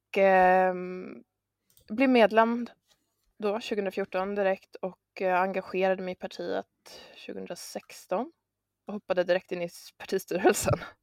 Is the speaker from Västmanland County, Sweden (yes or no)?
no; Örebro, Örebro County, Sweden; Och då föddes jag i Örebro. Jag har växt upp där med en stor familj, har många syskon.